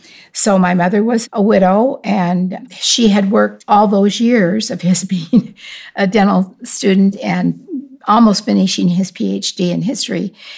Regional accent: Idaho Falls, Idaho, United States; born there; I was born in Idaho Falls, Idaho, March 17th, 1939.

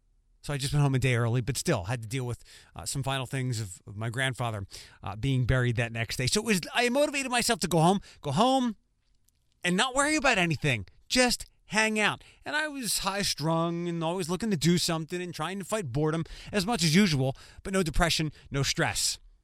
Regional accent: Toledo, Ohio, United States; I was gone from Toledo for like 2 weeks because my mom had passed away from lung cancer.

